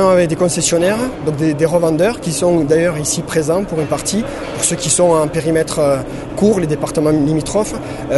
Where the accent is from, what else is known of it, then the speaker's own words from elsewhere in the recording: Occitanie, France; moi je suis originaire de la Bigorre